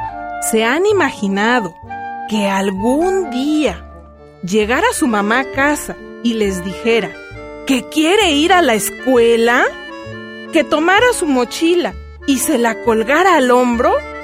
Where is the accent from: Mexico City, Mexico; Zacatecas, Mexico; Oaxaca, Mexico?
Oaxaca, Mexico; born there; Yo nací en Oaxaca.